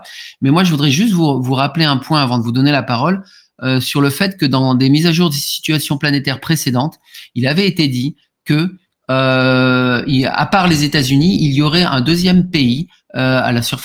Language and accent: French; France; on a le biais qui nous est propre parce que nous sommes français